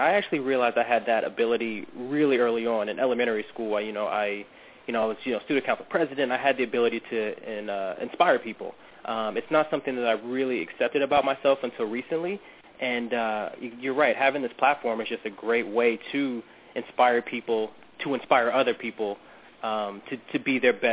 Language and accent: English; the South, United States; it struck a chord with me because I grew up in the South. And, you know, as a black male growing up in the South, you get it from all angles.